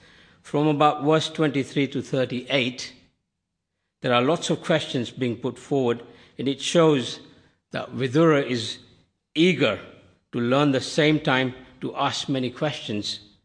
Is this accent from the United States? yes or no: no; India; I come from, originally I was born in Africa, then brought up in India.